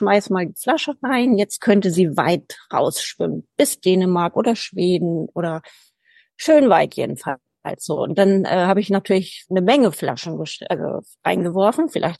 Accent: Kiel, Schleswig-Holstein, Germany; moved away as an adult; now in Sydney, Australia; geboren in Kiel 1972, habe auch dort 38 Jahre gelebt, bis ich mit meinem Mann und meinen zwei Söhnen nach Sydney ausgewandert bin.

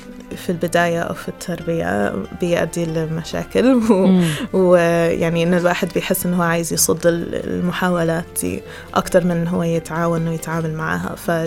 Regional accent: Egypt; ما بيعترفوش بالملوخية المصرية، وإحنا كمصريين يعني لا

